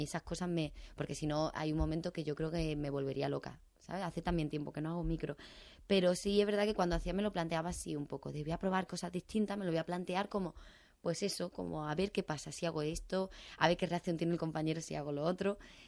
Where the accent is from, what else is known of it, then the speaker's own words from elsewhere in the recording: Nerja, Andalusia, Spain; esta canción me lleva a mi tierra, me lleva a mis orígenes, me lleva a mi familia, me lleva a Nerja, que toda mi familia es de allí, de Nerja.